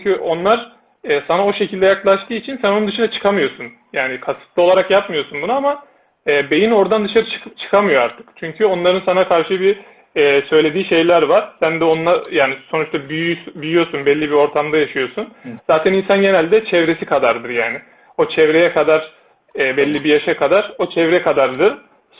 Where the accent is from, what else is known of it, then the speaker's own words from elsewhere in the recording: Gümüşhane, Turkey; now in Istanbul, Turkey; mekatronik mühendisiyim. İstanbul Bağcılar'da yaşıyorum. Memleketim de Gümüşhane.